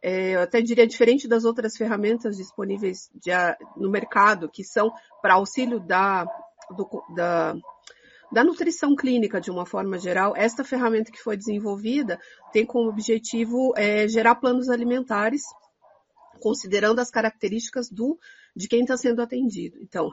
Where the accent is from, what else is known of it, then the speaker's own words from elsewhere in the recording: South Region, Brazil; now in São Paulo, Brazil; Eu tive a oportunidade de vir em 2014 para São Paulo, eu sou do Sul